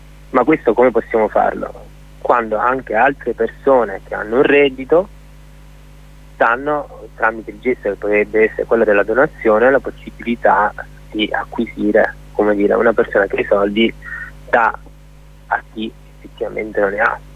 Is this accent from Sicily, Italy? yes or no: yes; Sicily, Italy; also born or lived in Padua; now in Crema, Italy; Anch'io sono più o meno un anno che sto a Crema, prima stavo a Padova, comunque sono siciliano